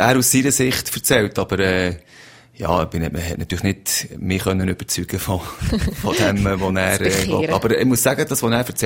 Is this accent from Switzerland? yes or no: yes; Bern, Switzerland; Ich bin eigentlich ein Berner mit Walliser Wurzeln.